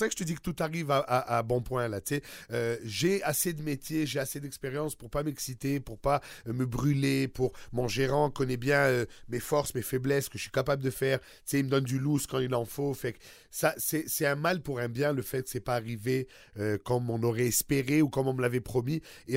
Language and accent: French; Montreal, Quebec, Canada; Moi, je suis né, j'ai grandi à Montréal, tu sais, fait que c'est mon coin et j'adore ma ville